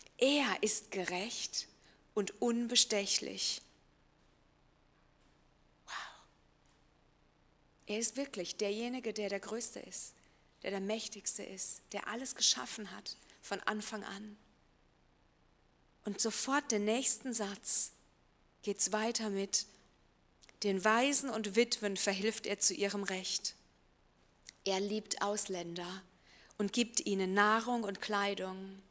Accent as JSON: {"language": "German", "town": "Landau", "region": "Rhineland-Palatinate", "country": "Germany", "tie": "born or raised there", "also_born_or_lived": "Paris / Haiti", "said": "Ich bin in Landau groß geworden, hier in der Pfalz, und habe soziale Arbeit studiert in Ludwigshafen. Und wir waren dann 2 Jahre in Paris und 8 Jahre vor Ort in Haiti"}